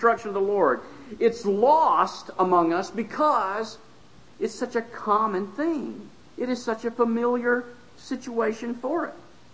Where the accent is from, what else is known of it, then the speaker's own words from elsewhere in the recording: Florida, United States; I grew up in Florida. And I went to the beach all the time. The beach is no big deal for me. And now that I live in North Carolina